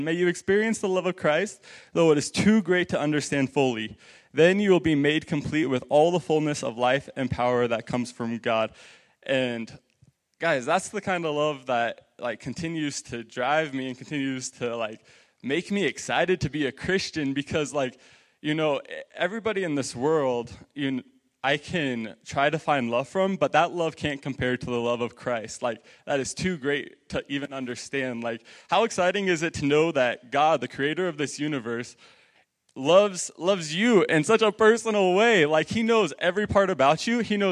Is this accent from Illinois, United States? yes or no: no; Crawford, Nebraska, United States; I grew up over in Crawford, Nebraska, just down the road there. I grew up in a house that was full of believers. I'm the youngest of four boys.